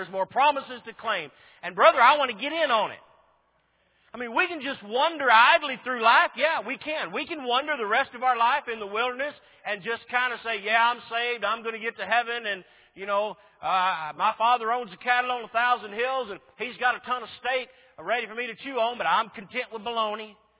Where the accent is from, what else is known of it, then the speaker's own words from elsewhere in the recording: Washington, United States; I said, well, I'm from Washington State. I'm broke down in California. I'm on my way to Texas.